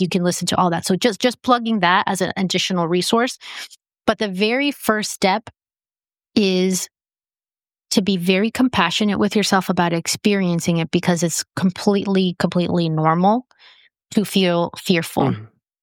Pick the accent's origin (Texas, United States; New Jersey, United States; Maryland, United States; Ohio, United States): New Jersey, United States; also born or lived in Costa Rica; now in Pennsylvania, United States; Okay, well, I was raised in New Jersey. Now I live in Pennsylvania, so the East Coast of the United States.